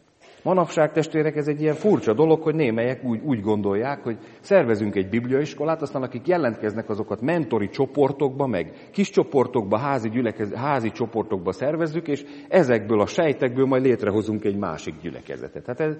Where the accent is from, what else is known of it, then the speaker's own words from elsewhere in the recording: Hungary; csak mi magyarok vagyunk